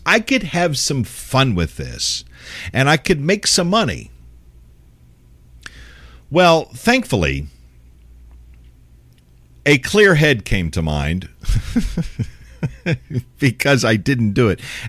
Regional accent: San Antonio, Texas, United States; Robert Hagee out of my hometown, out of San Antonio, unfortunately.

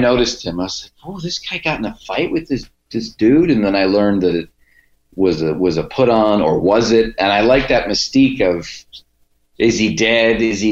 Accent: Cleveland, Ohio, United States; I grew up in Cleveland with dudes like that that I knew for years, and I just love that voice.

